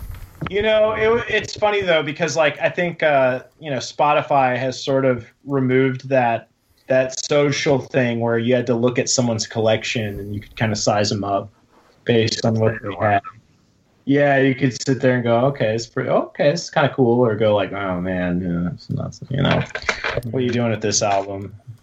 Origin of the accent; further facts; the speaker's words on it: Dallas, Texas, United States; You have to understand, growing up in Dallas … was like a plague, you know?